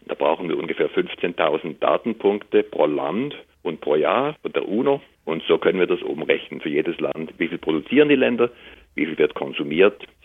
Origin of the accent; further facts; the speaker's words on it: Switzerland; Ich bin in der Schweiz aufgewachsen.